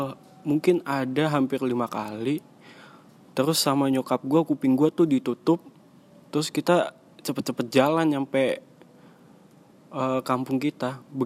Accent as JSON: {"language": "Indonesian", "region": "Central Java", "country": "Indonesia", "tie": "born or raised there", "lives_now": "Jakarta, Indonesia", "said": "Tepatnya kampung gue tuh di daerah perbatasan antara Magelang sama Temanggung."}